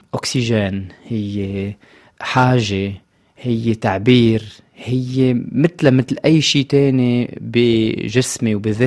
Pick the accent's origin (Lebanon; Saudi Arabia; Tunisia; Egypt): Lebanon; ما كان يقدر يقول كلبناني، لأن هيدا من أشياء من السلاح المهمة للبناني